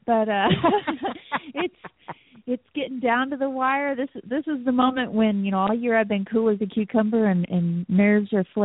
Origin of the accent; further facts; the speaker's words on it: Kemp, Texas, United States; from Kemp, Texas